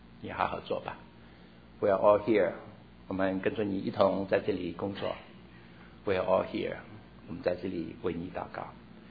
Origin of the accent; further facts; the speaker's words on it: Chongqing, China; born there; also born or lived in Taiwan; 我生在重庆，我的弟弟生在贵阳，我的妹妹大概生在昆明，跑来跑去又是台湾